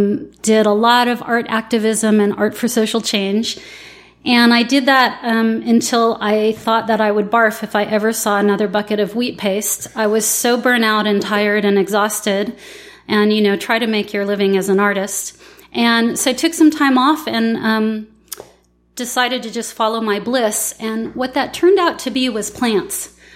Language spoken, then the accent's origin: English; Berkeley, California, United States; also born or lived in San Francisco / Oakland; I was born at Stanford. I grew up in Berkeley. I spent my young adulthood in San Francisco and my mid-adulthood in Oakland.